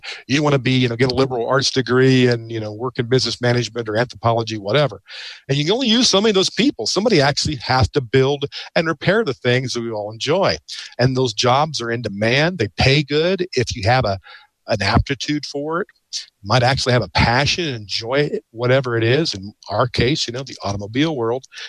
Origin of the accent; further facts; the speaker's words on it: Kokomo, Indiana, United States; since I'm from Kokomo, Indiana